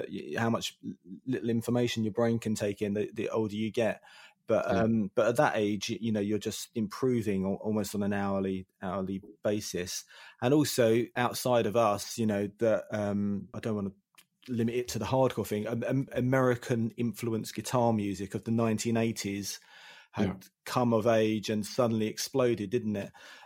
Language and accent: English; England, United Kingdom; So anyway, what I'm saying is, being English, we had extra cachet.